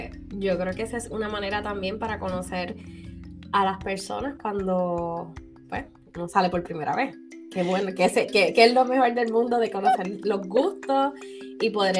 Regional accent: Puerto Rico; Sí, soy boricua, soy de acá, de Puerto Rico, of course.

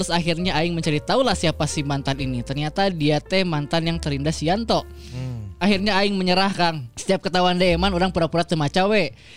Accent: Tasikmalaya, West Java, Indonesia; also born or lived in Bandung; now in Tangerang, Indonesia; Abdi orang Tasik, saya orang Tasik tapi tinggal di Bandung. Tapi pindah ke BSD.

